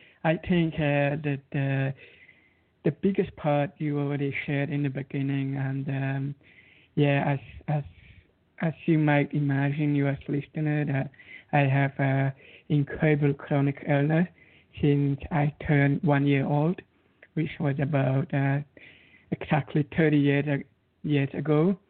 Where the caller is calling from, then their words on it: Zurich, Switzerland; I'm calling in from Zurich.